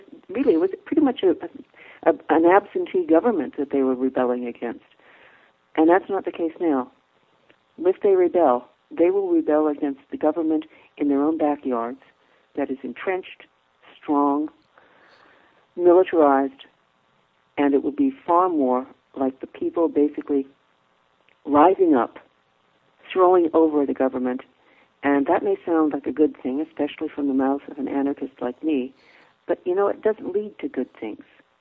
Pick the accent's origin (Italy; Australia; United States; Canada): Canada; most of the area I live in right now, because I am Canadian in Ontario, was populated by loyalists.